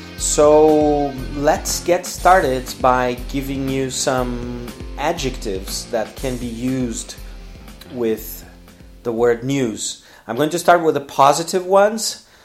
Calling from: Porto Alegre, Rio Grande do Sul, Brazil; English is a second language

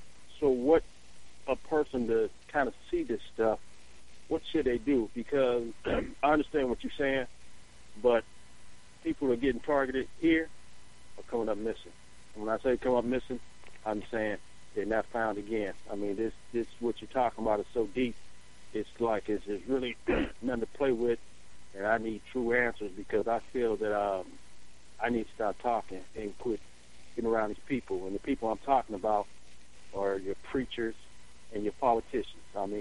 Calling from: Indiana, United States; I'm calling from Indiana.

